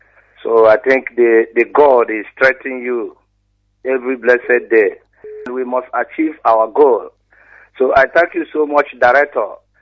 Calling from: Stuttgart, Baden-Württemberg, Germany; I'm calling from Stuttgart, Germany.

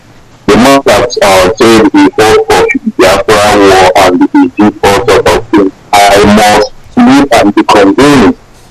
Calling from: Malaysia; I'm calling from Malaysia.

